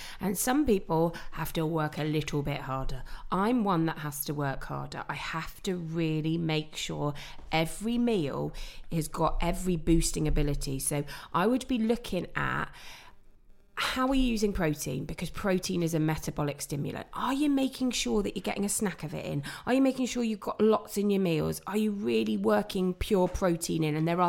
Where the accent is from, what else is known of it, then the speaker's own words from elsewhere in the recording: London, United Kingdom; I'm from London and we say lasagna.